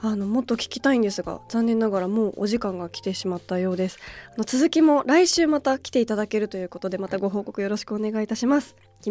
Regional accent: Tokyo, Japan; 私は東京出身なのでなかなか地方の地域の移住っていうのは考えたことがなかったんですけど

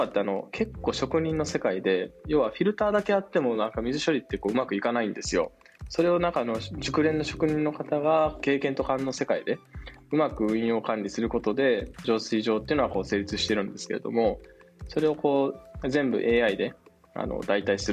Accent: Tokushima, Japan; 私の実家は徳島県っていう、はい、あの、はい、非常に田舎のところの山の中で、

